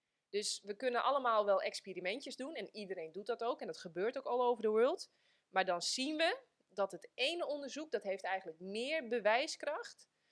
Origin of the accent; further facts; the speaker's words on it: Friesland, Netherlands; born there; Ik ben geboren in Friesland.